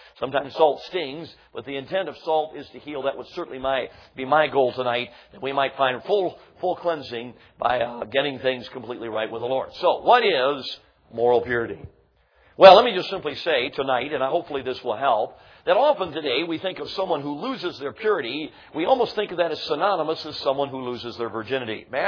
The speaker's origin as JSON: {"language": "English", "town": "Chicago", "region": "Illinois", "country": "United States", "tie": "born or raised there", "lives_now": "Milwaukee, United States", "said": "Now, I'm from Milwaukee, Wisconsin, where I live. I grew up in Chicago."}